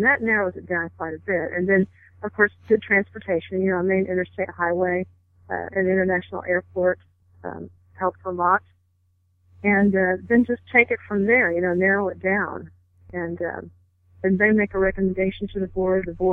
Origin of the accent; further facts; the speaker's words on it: Missouri, United States; I grew up in Missouri where, you know, it's a pretty big state.